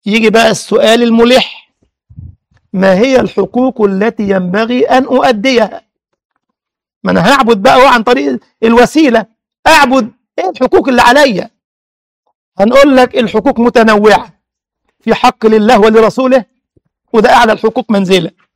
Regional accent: Egypt; مما أثلج صدري إن أبو حملات اللي عندنا في مصر ده الفاسق هذا المجرم

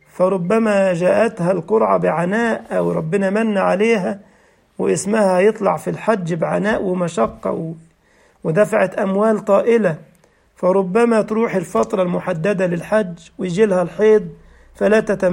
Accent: Egypt; كان عندنا في مصر يعمل لك مثلا حاجة اسمها

